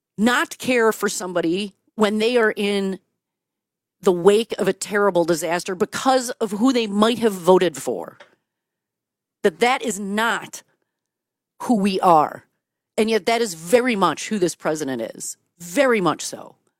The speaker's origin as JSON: {"language": "English", "town": "Milwaukee", "region": "Wisconsin", "country": "United States", "tie": "born or raised there", "said": "as a Wisconsinite, as a native Milwaukeean, and certainly as an American"}